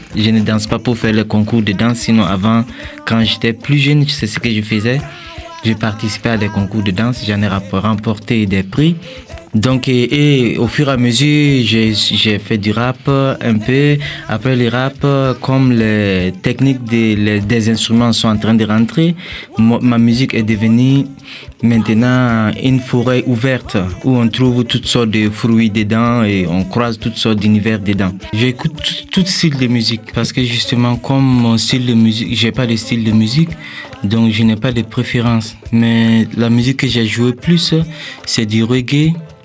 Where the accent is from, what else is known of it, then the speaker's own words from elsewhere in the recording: Burkina Faso; Donc voilà, je suis burkinabé. Je viens du Burkina Faso